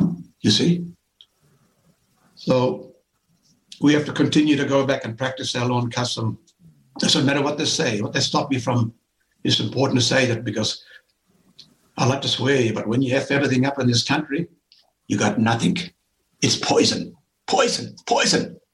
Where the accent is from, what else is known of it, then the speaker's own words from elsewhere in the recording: Koonibba Mission, South Australia, Australia; I remember when I was a little kid living in Kuniva Mission. I was born on Kuniva Mission, you know.